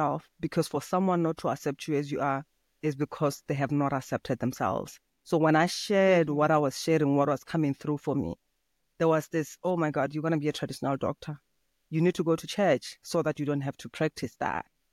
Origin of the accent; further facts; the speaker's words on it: Botswana; English is a second language; moved away as an adult; now in Germany; I come from Southern Africa in Botswana, but I've been residing in Germany for 10 plus years now.